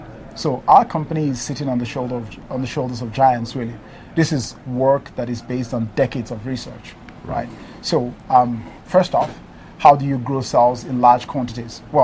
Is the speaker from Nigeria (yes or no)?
yes; Nigeria; also born or lived in Switzerland; now in United States; I am originally from Nigeria. I went to Switzerland to study for my master's, my PhD, which I dropped out of.